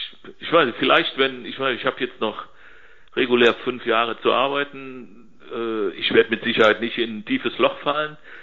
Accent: Cologne, North Rhine-Westphalia, Germany; Ich bin Kölner und war ein Riesenfan

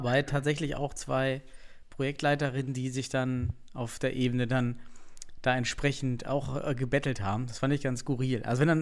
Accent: eastern Germany, Germany; Ich bin aus dem Osten, ich bin das O-Männchen.

